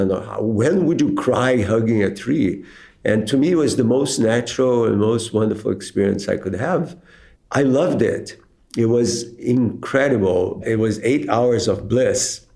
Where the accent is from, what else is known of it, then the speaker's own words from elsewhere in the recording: Rio de Janeiro, Brazil; So, I grew up in Brazil, in Rio